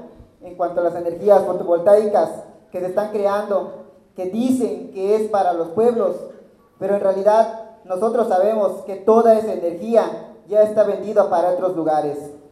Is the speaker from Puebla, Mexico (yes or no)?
no; Valladolid, Yucatán, Mexico; Se han hecho consultas a modo de las cuales Valladolid, de donde yo soy, no tuvo intervención porque supuestamente no está involucrado directamente.